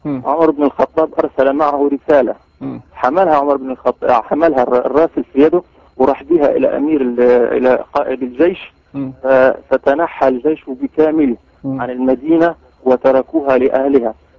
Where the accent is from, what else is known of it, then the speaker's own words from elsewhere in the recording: Upper Egypt, Egypt; now in Paris, France; من باريس، يعني انا مصري صعيدي يعني تعرف الصعيدة